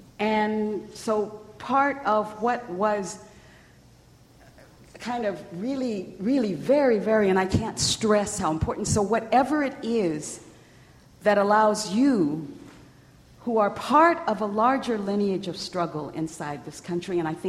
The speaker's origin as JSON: {"language": "English", "town": "San Francisco", "region": "California", "country": "United States", "tie": "born or raised there", "said": "the African-American church that I was growing up in San Francisco, was not as progressive as the Unitarians and the Quakers down the streets in terms of the larger social issues."}